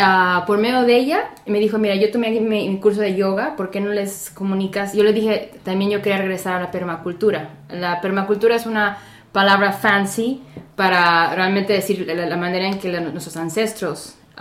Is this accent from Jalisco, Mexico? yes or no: no; Querétaro, Mexico; also born or lived in Celaya; now in United States; nací en Celaya, Guanajuato, pero realmente viví nada más el año cuando estuve nacida, y después nos mudamos a Querétaro, que es lo que yo digo, fue mi infancia feliz